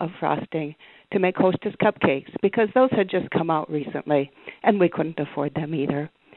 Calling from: Michigan, United States; I'm calling from Michigan.

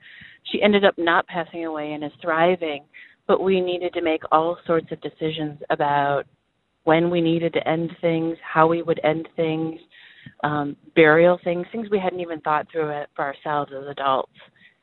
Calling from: Houston, Texas, United States; I'm calling from Houston.

